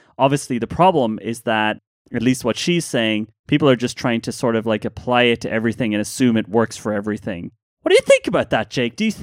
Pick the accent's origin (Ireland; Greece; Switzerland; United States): Ireland; I'm going to read it in what is probably not her accent because I'm Irish.